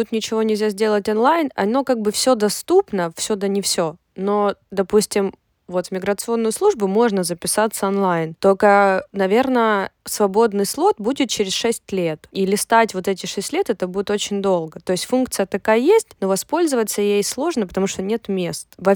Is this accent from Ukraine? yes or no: yes; Ukraine; если мы из Украины, то мы как бы умеем тоже, пользоваться интернетом, мы умеем разговаривать на многих языках